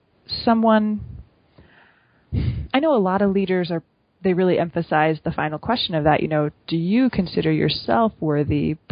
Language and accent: English; Bible Belt, United States; that kind of gets me back to my roots in Mormonism because I grew up in the Bible Belt.